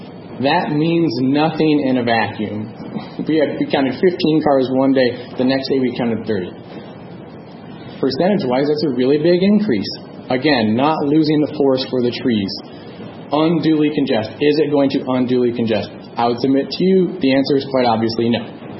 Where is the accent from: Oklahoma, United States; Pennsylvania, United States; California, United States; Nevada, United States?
Nevada, United States; also born or lived in Houston; I grew up in Nevada. I've lived in Houston. I know that traffic is a relative term, okay?